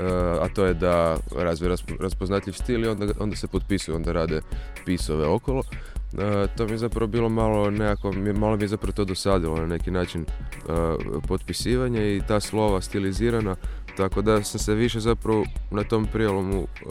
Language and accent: Croatian; Karlovac, Karlovac County, Croatia; tih godina je to baš isto kod nas u Karlovcu postalo malo popularnije